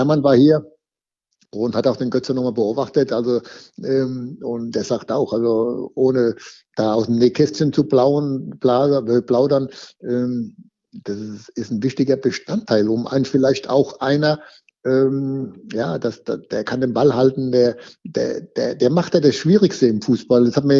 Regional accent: Dossenheim, Baden-Württemberg, Germany; der kommt ja aus meinem Heimatort, also ist Dossenheim

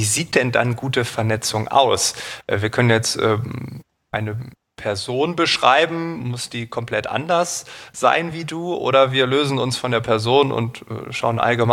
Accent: Northern Germany, Germany; als Norddeutscher ist das hier kein Wind

